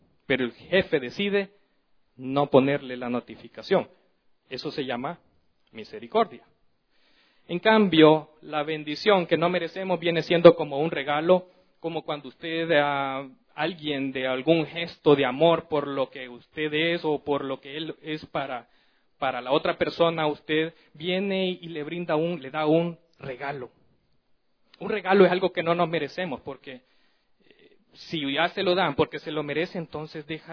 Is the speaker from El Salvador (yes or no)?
yes; El Salvador; yo soy del Salvador.